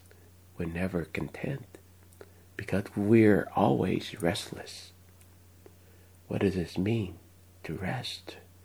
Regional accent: Vietnam; When I was growing up in Vietnam, especially in the 80s

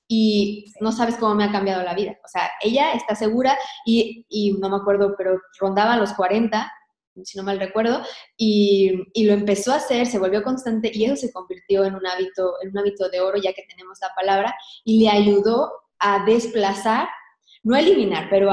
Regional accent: Mexico; soy nutricionista, estudié nutrición, soy mexicana.

